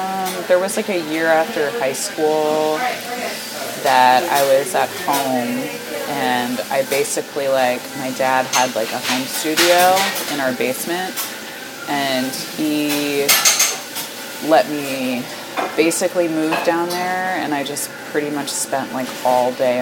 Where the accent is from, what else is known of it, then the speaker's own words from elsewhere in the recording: Trevose, Pennsylvania, United States; Yeah, well, I grew up in Trevose. A lot of people don't know what that is